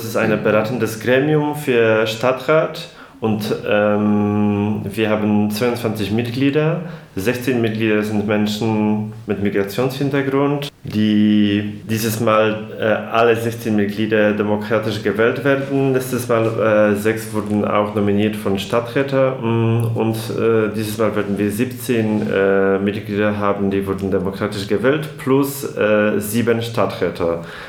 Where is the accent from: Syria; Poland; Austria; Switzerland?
Poland; now in Leipzig, Germany; Also ich komme zum Beispiel aus Polen, aber ich bin auch sehr aktiv in queerer migrantischer Community in Leipzig.